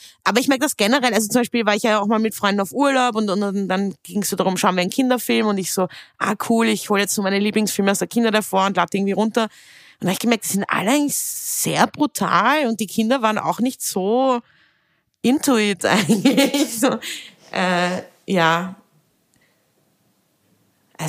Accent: Vienna, Austria; Also ich bin ja auch aus Hanals

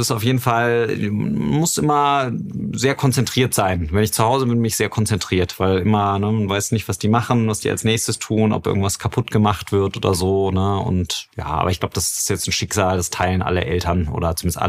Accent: Düsseldorf, North Rhine-Westphalia, Germany; born there; now in Berlin, Germany; ich bin im Herzen, auch wenn ich jetzt seit Jahren in Berlin wohne, ich bin im Herzen Rheinländer. Wir haben ja auch gerade drüber gesprochen. Ich bin gebürtig aus Düsseldorf, im gleichen Stadtteil geboren, wo auch 1895 Fortuna Düsseldorf gegründet wurde.

